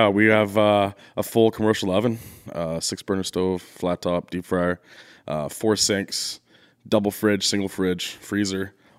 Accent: British Columbia, Canada; But I grew up in the Okanagan. Started cooking when I was 15 at a little Mexican restaurant.

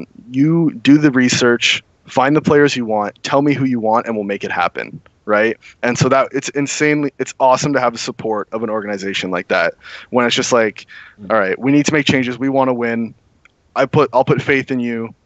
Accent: Canada; Obviously, really easy for me being Canadian.

